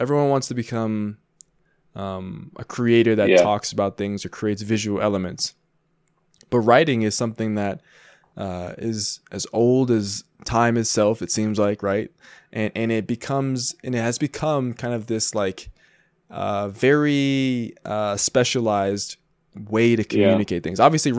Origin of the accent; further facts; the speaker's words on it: United States; I am American.